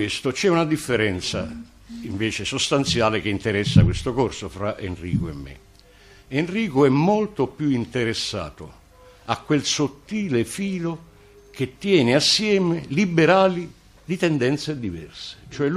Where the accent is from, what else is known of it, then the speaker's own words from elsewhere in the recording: Sicily, Italy; io sono nato più vicino a Tunisi che a Roma.